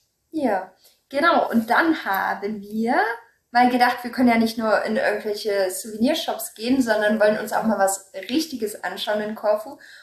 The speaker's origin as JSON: {"language": "German", "country": "Germany", "said": "ich komme ja offensichtlich aus Deutschland"}